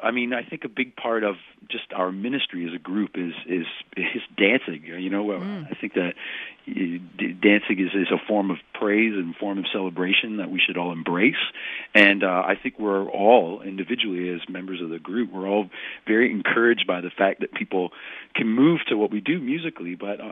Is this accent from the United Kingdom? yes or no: no; Canada; being a Canadian and living so close to the border.